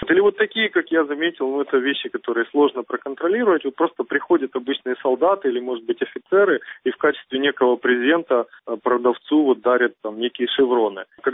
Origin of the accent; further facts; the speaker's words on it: Ukraine; я не военный, я не из России, из Украины.